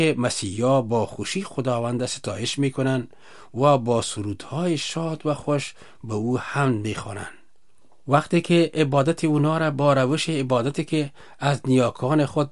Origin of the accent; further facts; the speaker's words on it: Kabul, Afghanistan; born there; و در شهر کابل به دنیا آمدیم.